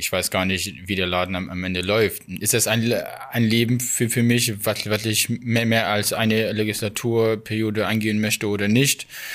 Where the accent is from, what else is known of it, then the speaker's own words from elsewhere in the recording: Saxony, Germany; Ich fühle mich in Ostdeutschland als Ostdeutscher. Ich bin hier aufgewachsen.